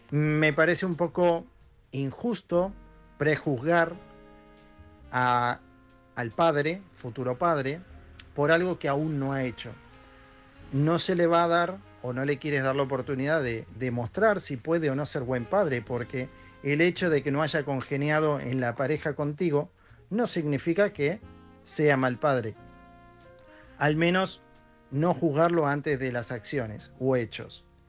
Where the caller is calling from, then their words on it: Girona, Catalonia, Spain; de Girona